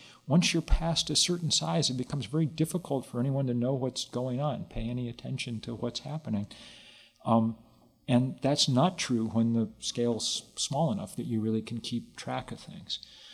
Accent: Lexington, Massachusetts, United States; I'm a quite sentimental patriot in many ways. I grew up in Lexington, Massachusetts. My summer job in high school was I'd put on the tricorn hat and go give tours of the Battle Green

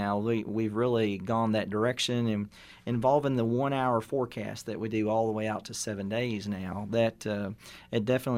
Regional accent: Kentucky, United States; I grew up in Henderson County and really was interested in weather after the April 3rd, 74 outbreak.

